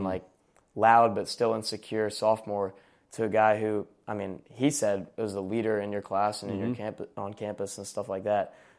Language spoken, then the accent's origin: English; Virginia, United States; I really like UVA, and I'm from Virginia, so I've always kind of grown up watching